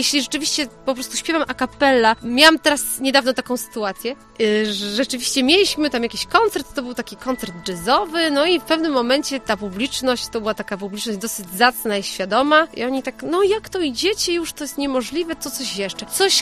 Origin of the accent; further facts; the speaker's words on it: Komprachcice, Opole Voivodeship, Poland; bo ja rzeczywiście pochodzę z Komprachcic, tam się wychowałam. W Opolu też, ale w Opolu bardziej chodziłam do szkoły